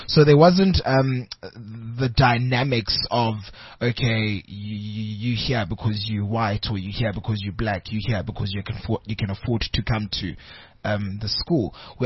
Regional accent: Pretoria, Gauteng, South Africa; also born or lived in Soweto / Nelspruit; I was born in Soweto, Deep Kloof Zone 2. And then my parents and myself and my younger siblings moved to Pretoria. And then because of work purposes, my parents had to move down to Nelspruit.

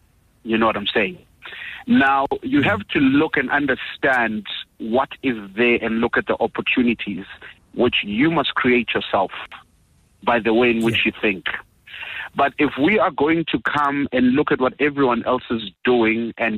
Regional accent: Kimberley, Northern Cape, South Africa; now in Johannesburg, South Africa; I'm originally from Kimberley.

